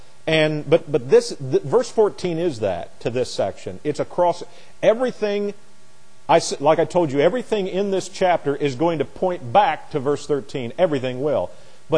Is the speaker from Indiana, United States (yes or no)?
yes; Indiana, United States; I'm originally from Indiana, and in Indiana we were called the Crossroads of America.